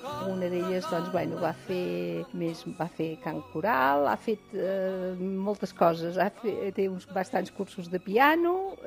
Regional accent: Vic, Catalonia, Spain; soc de Vic, tinc 65 anys.

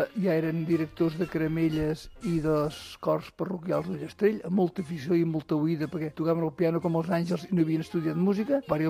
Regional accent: Ullastrell, Catalonia, Spain; sóc fill d'Ullastrell, tinc 68 anys, el mes que ve em faré 69.

